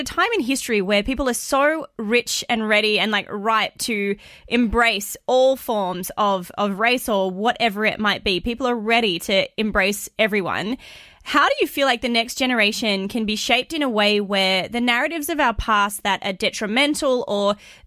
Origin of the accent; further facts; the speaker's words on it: Australia; I mean, I'm a girl from Australia.